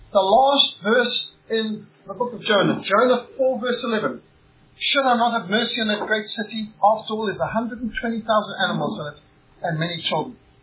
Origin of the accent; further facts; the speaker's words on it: Indonesia; I had a leopard as a pet when I was growing up in Indonesia.